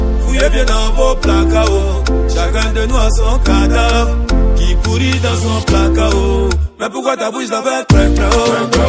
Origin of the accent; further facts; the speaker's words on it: Côte d’Ivoire; Même chez nous en Côte d'Ivoire, oh.